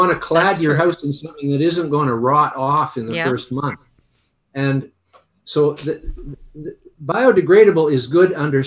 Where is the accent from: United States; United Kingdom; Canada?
Canada; I'm a Canadian